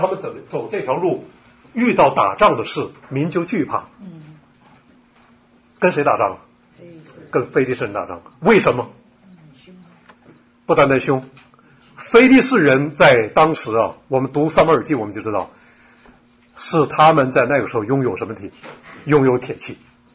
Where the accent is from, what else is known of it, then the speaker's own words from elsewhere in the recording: Northeast China, China; 我是从东北平原来的，那平原那个浩瀚，那个美丽，一踩一脚地都出油的。